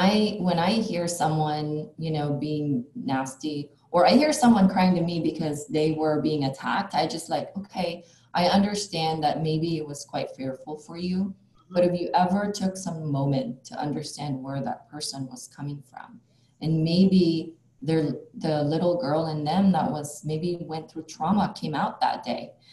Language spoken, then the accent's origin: English; Philippines; English is a second language; now in United States; Like, when I came from the Philippines to America, I'd ride the public transit, you know, I'd ride the bus.